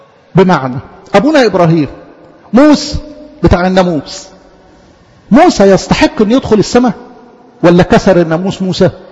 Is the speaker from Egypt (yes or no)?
yes; Egypt; احنا كمصريين غلابة